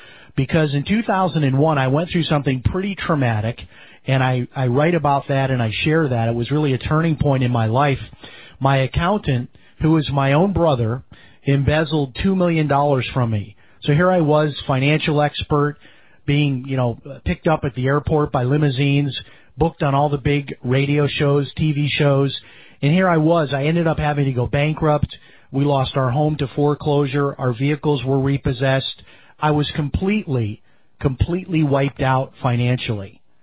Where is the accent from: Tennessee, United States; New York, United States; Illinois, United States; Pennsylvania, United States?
Illinois, United States; Chicago; In fact, it was my inspiration growing up in Chicago when I would go into the kitchen in the middle of the night